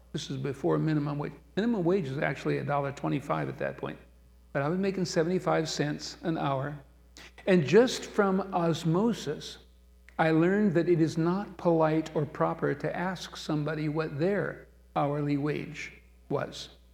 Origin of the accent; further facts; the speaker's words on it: Redfield, South Dakota, United States; When I was 15 years old, in my sophomore year at the local high school in my hometown of Redfield, South Dakota, I got a part-time job after school at Sunshine Dairies, the milk bottling plant in town.